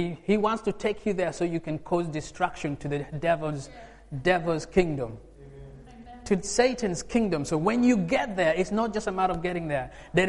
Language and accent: English; Uganda; I'm from Uganda, by the way. So Uganda is my native country, but I call myself English. In fact, I call myself Ugandan English.